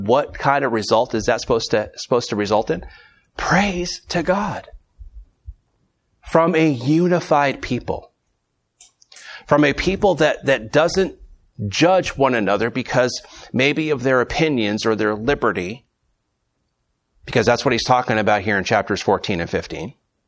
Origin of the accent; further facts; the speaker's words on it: Florida, United States; Now, I'm from Florida, and we build on the sand down there.